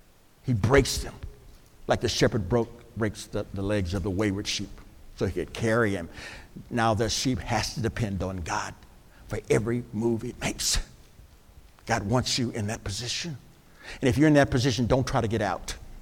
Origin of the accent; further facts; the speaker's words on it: Texas, United States; growing up in Texas, I'd go around barefooted, and we call them sticker bugs.